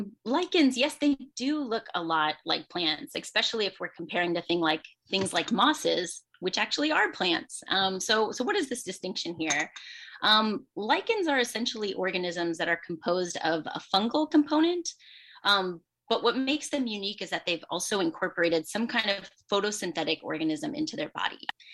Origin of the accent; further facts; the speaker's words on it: Iowa, United States; So I grew up in Iowa, so not too far from Wisconsin here.